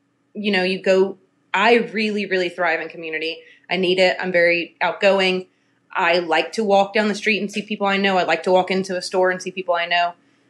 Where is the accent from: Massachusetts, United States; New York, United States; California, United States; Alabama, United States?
Alabama, United States; Dothan; I was raised in Dothan, Alabama, which is the peanut capital of the world.